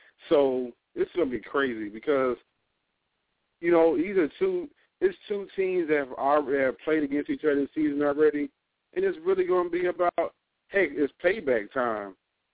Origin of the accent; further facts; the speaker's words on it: Texas, United States; also born or lived in New Jersey; I wait for my hometown, home state to be more exact, New Jersey. Then we take it on down right here to Texas, where I was raised.